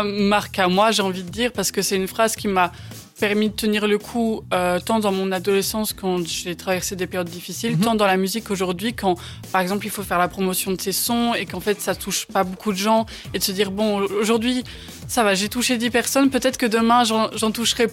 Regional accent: Wallonia, Belgium; je suis une artiste originaire de la province du Luxembourg. Je fais mes études à Louvain-la-Neuve

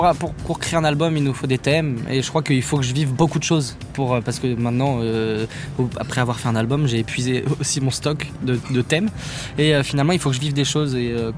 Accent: Brittany, France; je passais beaucoup de temps chez moi en Bretagne, comme on a la mer et tout

